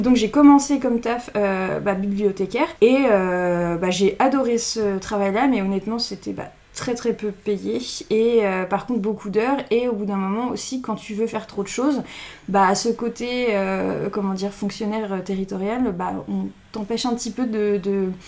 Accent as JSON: {"language": "French", "town": "Le Bourgneuf-la-Forêt", "region": "Pays de la Loire", "country": "France", "tie": "born or raised there", "said": "Alors j'ai toujours été en Mayenne. J'ai grandi au Bourgneuf-la-Forêt jusqu'à mes 18 ans."}